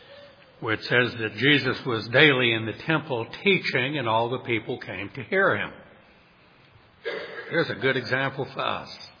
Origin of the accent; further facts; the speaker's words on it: New Orleans, Louisiana, United States; For example, I'm from New Orleans. You go there at Mardi Gras, it's going to be teeming with tourists